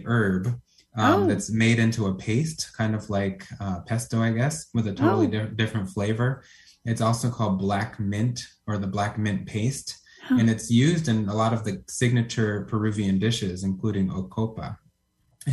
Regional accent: Ireland; because I'm also Irish

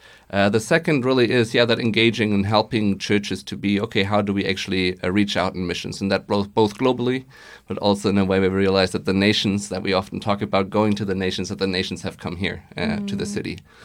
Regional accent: Germany; now in Portland, United States; I grew up in Germany and in a very secular part of Germany.

